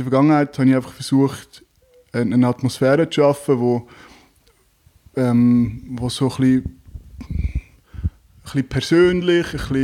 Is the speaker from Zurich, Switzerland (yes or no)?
no; Zug, Switzerland; Ich bin ursprünglich aus Zug, in Zug aufgewachsen. Bin auch froh, wieder mal da im schönen Zug zu Gast zu sein.